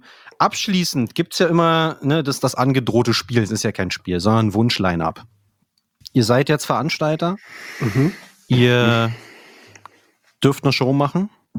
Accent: Berlin, Germany; Ich bin Berliner, ich bin nicht Brandenburger.

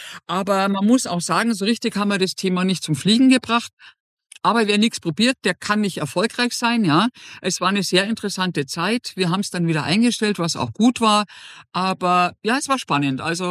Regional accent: Munich, Bavaria, Germany; born there; Ich bin geborene Münchnerin.

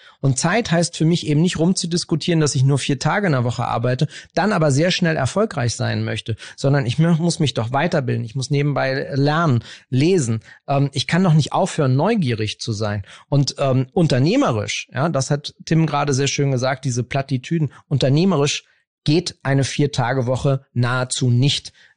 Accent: Berlin, Germany; Ich bin ja in Kreuzberg aufgewachsen.

